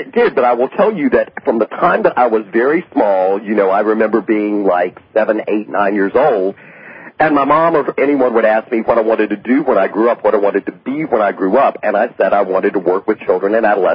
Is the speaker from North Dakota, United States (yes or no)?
no; Elmira, New York, United States; I'm from Elmira.